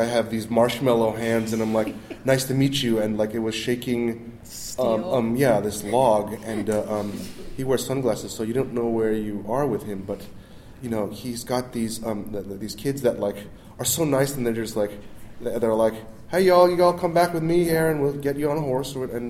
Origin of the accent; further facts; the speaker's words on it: New York, United States; I grew up in New York, my family had a grocery store, but we were a family unit trying to survive in a city.